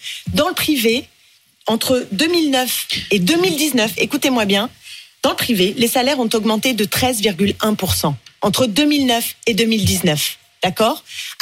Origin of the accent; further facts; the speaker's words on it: Île-de-France, France; moi je vois chez moi, en Seine-Saint-Denis